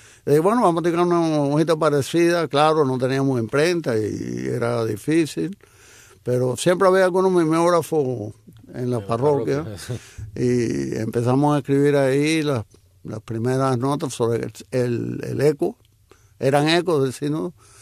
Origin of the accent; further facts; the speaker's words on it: Cuba; aquí estoy para servirlo y para comunicarme con mi pueblo en Cuba